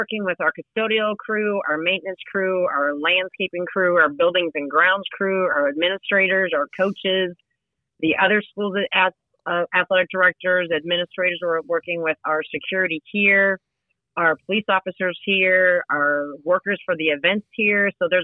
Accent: Minnesota, United States; I think I've been here long enough that people think I'm from Ben Davis. I'm actually not. I am from Minnesota.

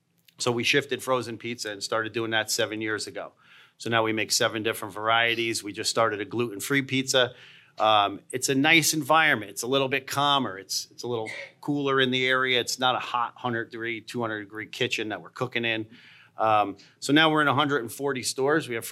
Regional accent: New Haven, Connecticut, United States; growing up in this state, we have the best pizza around. So we grew up eating pizza in New Haven and West Haven.

